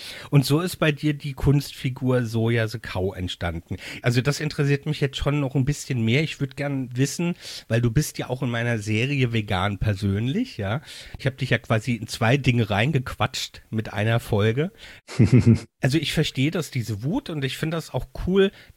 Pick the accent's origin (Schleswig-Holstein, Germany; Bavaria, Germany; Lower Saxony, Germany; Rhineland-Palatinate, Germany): Rhineland-Palatinate, Germany; Mainz; ich komme ja aus Mainz und bin hier auch geboren